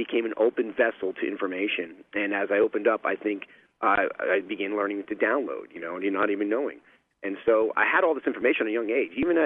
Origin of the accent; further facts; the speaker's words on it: New York, United States; growing up in New York in a dysfunctional family, learning all the hard things in life and through pain